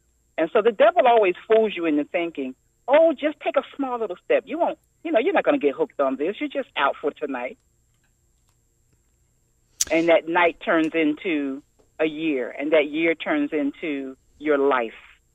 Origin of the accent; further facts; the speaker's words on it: New Jersey, United States; I grew up in a small community in New Jersey near Trenton. In that area, I grew up in a Christ-centered home.